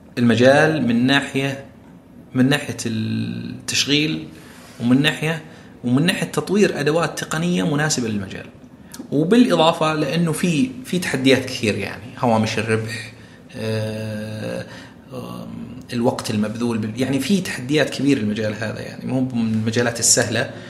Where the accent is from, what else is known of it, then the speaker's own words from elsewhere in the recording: Saudi Arabia; في سوبر ماركت كثير عندنا بالسعوديه